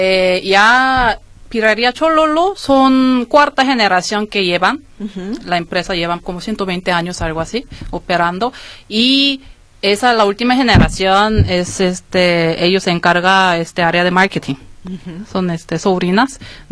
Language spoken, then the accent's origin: Spanish; South Korea; now in Guadalajara, Mexico; Porque yo soy una coreana.